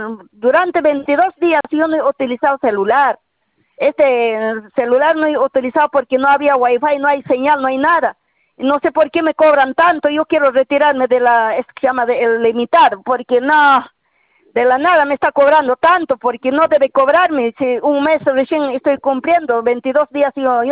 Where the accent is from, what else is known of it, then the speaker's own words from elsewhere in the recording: Puno, Peru; Porque yo soy de Puno, yo trabajo lejos, estoy en un desierto